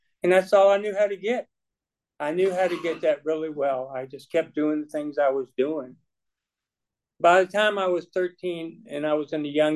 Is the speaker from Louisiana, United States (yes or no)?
no; Sandston, Virginia, United States; I'd be going to Sandston to see my best friends that I grew up with down in Sandston